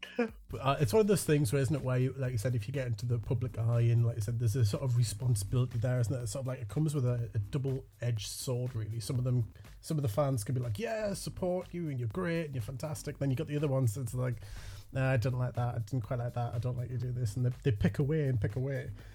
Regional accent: United Kingdom; See, that's one of the things about being British. We are very, like, sorry, me anyway, I'm very reserved with everything, you know.

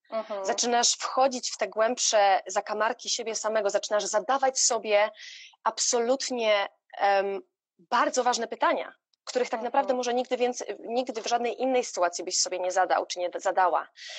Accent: Pszczyna, Silesian Voivodeship, Poland; moved away as an adult; now in London, United Kingdom; I jako, że pochodzę z małej mieścinki, która się nazywa Pszczyna w południowej w Polsce, byłam tam dość rozpoznawalnym dzieciakiem.

